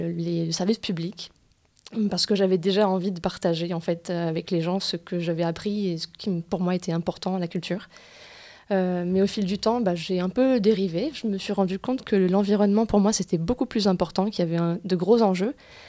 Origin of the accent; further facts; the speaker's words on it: Aubagne, Provence-Alpes-Côte d'Azur, France; born there; moi je suis née à Aubagne il y a 36 ans maintenant